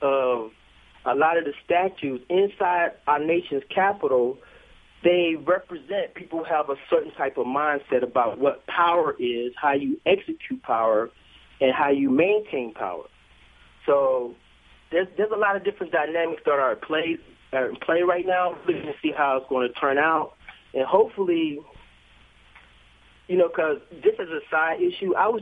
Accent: United States; because I am an American citizen, born and raised, you have a right of freedom of speech.

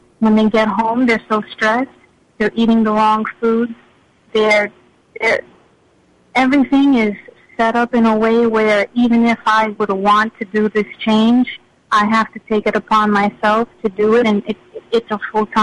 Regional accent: New York, United States; not to start here in New York, I'm from New York

